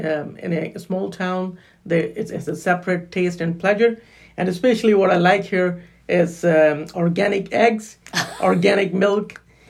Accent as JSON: {"language": "English", "country": "Pakistan", "also_born_or_lived": "United Arab Emirates", "moved": "as an adult", "said": "Basically, I'm from Pakistan, and I did my graduation in year 2000. So after 10 years, for 10 years after my graduation, I kept on working in Pakistan. Then I moved to United Arab Emirates."}